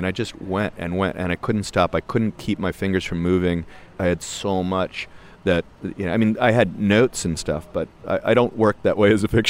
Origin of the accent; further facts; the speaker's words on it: New York, United States; My relationship to the city changed. You mentioned 9/11. When I grew up, it was sort